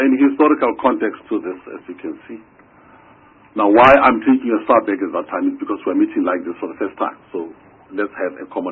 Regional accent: Soweto, Gauteng, South Africa; Fortunately, I come from Dube in Soweto.

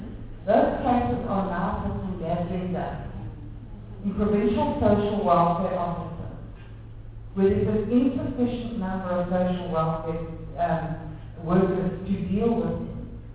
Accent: Limpopo, South Africa; And I come from Limpopo province, which is one of the poorest provinces around.

